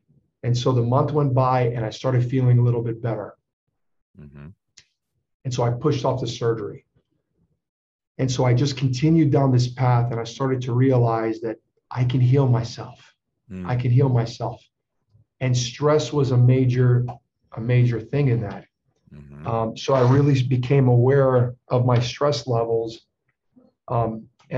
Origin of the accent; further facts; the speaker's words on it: Lake Charles, Louisiana, United States; We grew up together in Lake Charles.